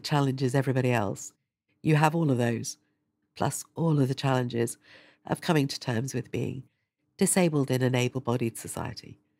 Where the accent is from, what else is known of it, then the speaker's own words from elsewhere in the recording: South West England, United Kingdom; moved away as an adult; now in London, United Kingdom; I grew up in Devon and I always knew that I wouldn't stay. It's beautiful and I love it, but I was always looking for something more. So I came to London for university